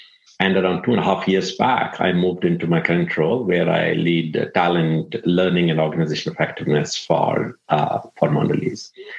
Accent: India; moved away as an adult; I grew up in India. My early part of the career was in India with PepsiCo predominantly. And then around 20 years back, I moved out of India.

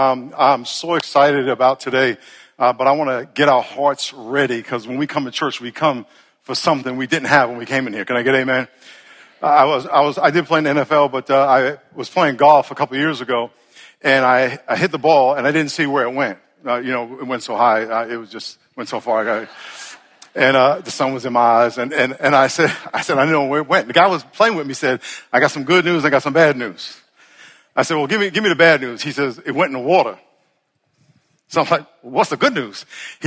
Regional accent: New York, United States; also born or lived in California; Because I grew up in New York, moved to California. We moved all over the place.

